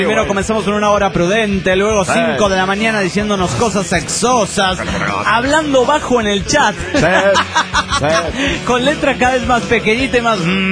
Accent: Mexico; accent: Mexican; now in Chile; Me ha resultado medio eficaz para mantener mi acento mexicano.

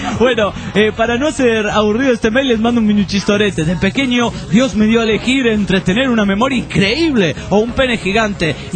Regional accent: Argentina; Hola, soy de Argentina, amante de México.

